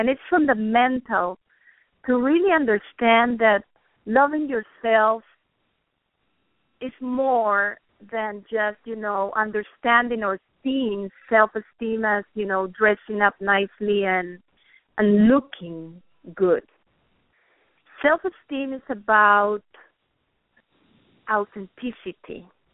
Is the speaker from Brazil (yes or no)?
no; Lima, Peru; first language Spanish; English is a second language; now in Detroit, United States; I live in Michigan, but I'm Peruvian. I'm from Lima, Peru, South America. So actually, my mother tongue is Spanish.